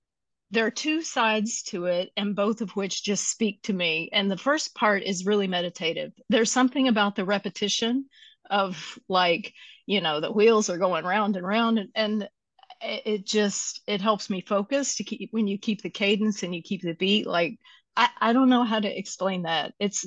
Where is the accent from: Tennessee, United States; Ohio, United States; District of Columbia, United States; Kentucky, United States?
Kentucky, United States; now in Atlanta, United States; I live in Atlanta, Georgia. I'm originally from Kentucky. I have lived in a whole bunch of different places.